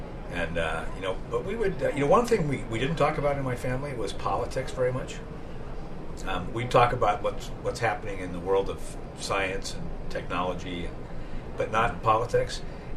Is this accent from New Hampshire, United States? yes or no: no; Newport Beach, California, United States; I grew up near Newport Beach in Southern California. A very nice place to grow up as a kid.